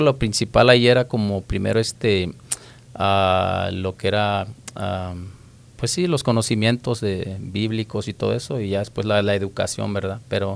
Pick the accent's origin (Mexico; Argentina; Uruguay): Mexico; Guanajuato; born there; also born or lived in San Luis Potosí; yo no realmente no me crié en el estado de Guanajuato, ¿verdad? Yo estaba en Guanajuato, nací en Guanajuato, después nos movimos a otros diferentes estados